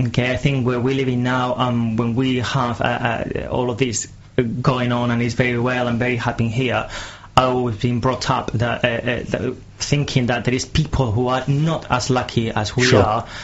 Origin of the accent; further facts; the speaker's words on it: Madrid, Community of Madrid, Spain; English is a second language; now in England, United Kingdom; I've been living in England for the last 10 years. People think I'm Italian, but actually I'm not. I'm from Madrid